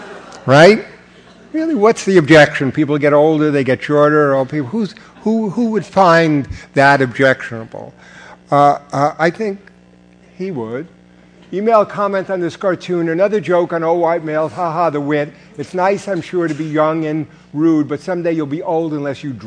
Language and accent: English; New York, United States; I can talk loud enough. I'm from New York. I don't need a microphone.